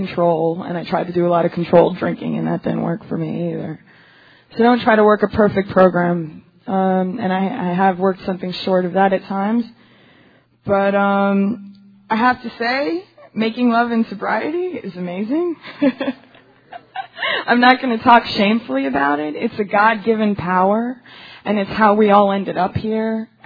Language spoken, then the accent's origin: English; New York City, New York, United States; I'm from New York City.